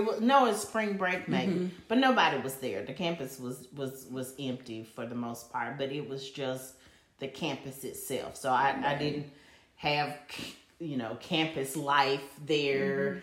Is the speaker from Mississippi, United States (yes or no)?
yes; Jackson, Mississippi, United States; I grew up at Jackson State.